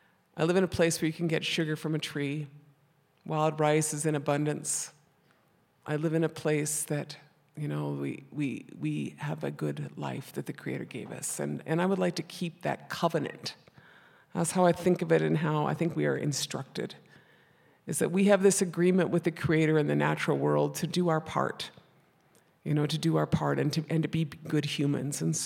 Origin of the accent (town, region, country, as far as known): Minnesota, United States